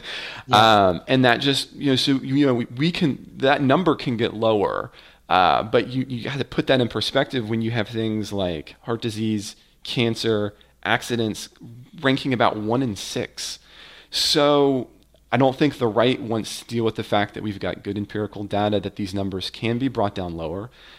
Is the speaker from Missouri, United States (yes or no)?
no; Parkland, Florida, United States; were talking about this in Parkland, Florida. It was difficult for me to talk about because this is my hometown, effectively.